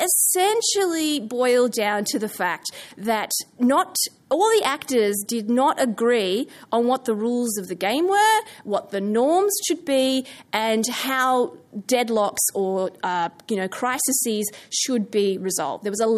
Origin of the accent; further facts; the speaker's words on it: Australia; And he essentially asked me, as an Australian politics nerd, whether or not I was sort of, would I comment on it